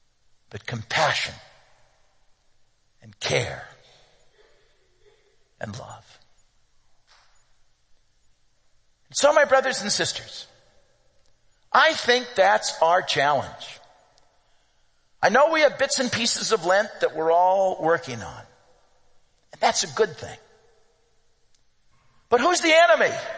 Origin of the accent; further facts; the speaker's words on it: Santa Monica, California, United States; We're from Santa Monica in Santa Monica, California.